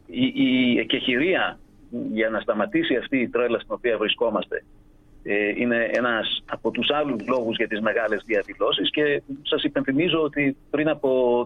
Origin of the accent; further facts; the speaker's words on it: Greece; Εγώ μεγάλωσα στην Ελλάδα την εποχή της 7 ετίας.